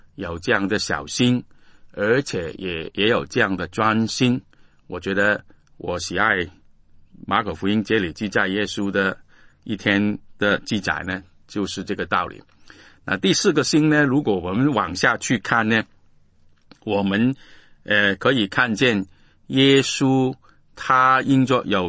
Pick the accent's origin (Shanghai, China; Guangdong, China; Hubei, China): Guangdong, China; 我们广东人说泼冷水啊